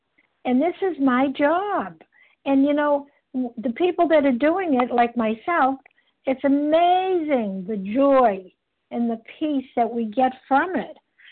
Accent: Boston, Massachusetts, United States; from Boston, and I'm a grateful, recovered, compulsive overeater.

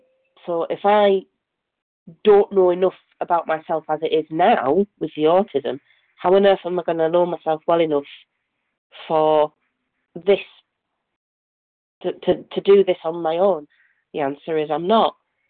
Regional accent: Middlesbrough, North East England, United Kingdom; from Middlesbrough in the UK

